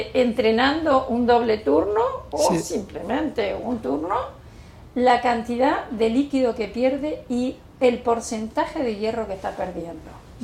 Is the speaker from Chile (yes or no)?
no; Argentina; Bueno, como ya lo han notado, soy argentina.